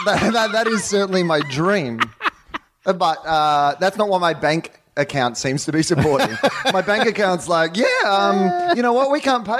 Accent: Texas, United States; Oh, you're an American? No, I'm from Texas. It's Texas first, America second.

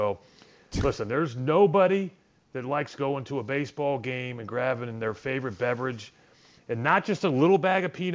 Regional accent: Florida, United States; when I grew up, I thought I was going to be a professional baseball player because I grew up in Florida.

